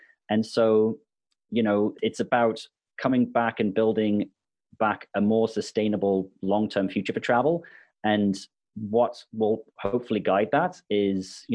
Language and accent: English; Gabon; also born or lived in Nigeria / Brunei / United Kingdom / Canada; now in Ontario, Canada; So although I went to school in the UK, I mean, I grew up in Gabon and Nigeria and Brunei and spent time in Eastern Russia. And so I moved to Canada after finishing university and lived in Alberta for 12 years. And then now I've moved to Eastern Canada and I'm living in Ontario.